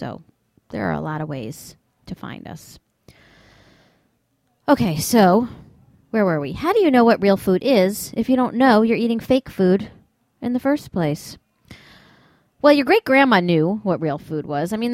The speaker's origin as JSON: {"language": "English", "town": "New York City", "region": "New York", "country": "United States", "tie": "born or raised there", "said": "Now, even my hometown of New York City, once the proud capital of too rich and too thin, now has to widen the subway seats and order heavy-duty ambulances."}